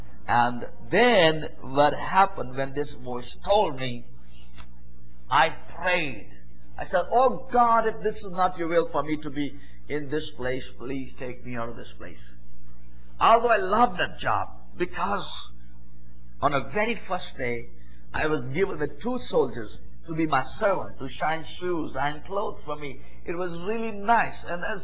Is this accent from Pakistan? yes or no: yes; Pakistan; I was born right in the middle of that country, grew up there, and as I was growing up in Pakistan, I was sent in a government school, a public school, where I was forced to read the Quran.